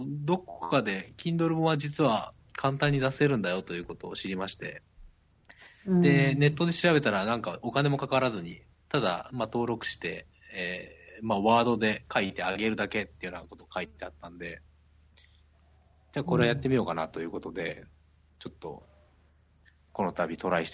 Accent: Kansai, Japan; あの僕はやっぱり関西出身なので、あの関西弁が日本語だと思ってるんですよ

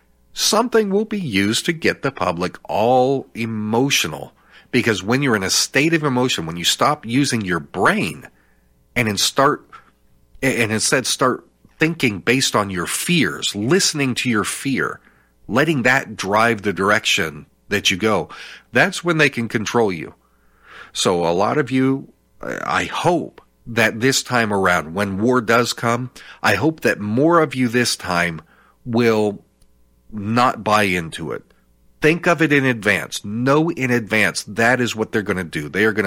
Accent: Miami, Florida, United States; born there; I was born in Miami.

